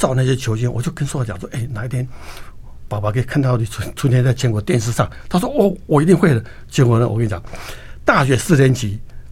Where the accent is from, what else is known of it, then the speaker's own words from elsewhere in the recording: California, United States; 因为我们都在湾区长大了，看着勇士队长大了